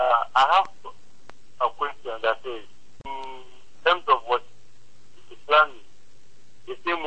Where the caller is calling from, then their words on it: Abuja, Federal Capital Territory, Nigeria; calling from Abuja.